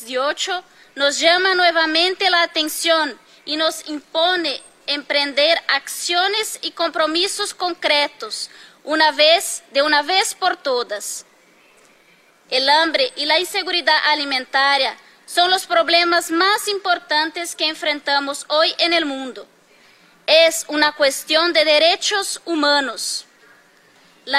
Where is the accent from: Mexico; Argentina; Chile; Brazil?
Brazil; de la Vía Campesina. Vengo desde Brasil